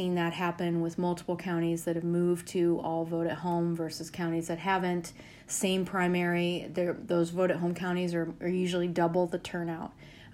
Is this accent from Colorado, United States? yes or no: yes; Colorado, United States; Well, so I'm from Colorado. I was an election official for 14 years in Denver